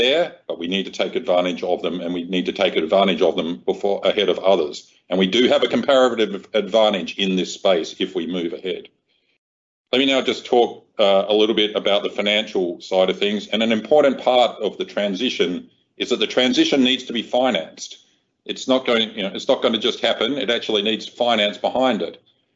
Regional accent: South Australia, Australia; my home state of South Australia

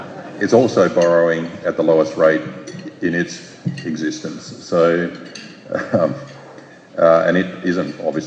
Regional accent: Adelaide, South Australia, Australia; even though I come from Adelaide.

